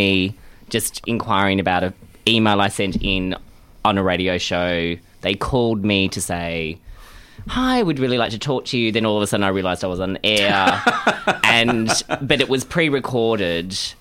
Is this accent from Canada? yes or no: no; Geelong, Victoria, Australia; moved away; I do not like to admit that I grew up in Geelong, but I did.